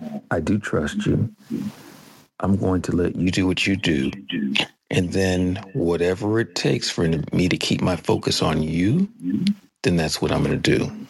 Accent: Tacoma, Washington, United States; I am hailing from Tacoma, Washington.

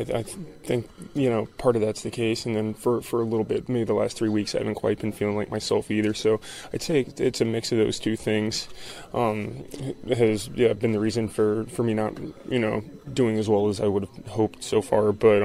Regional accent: Florida, United States; even though I grew up in Florida, I always kind of swayed toward DC sports.

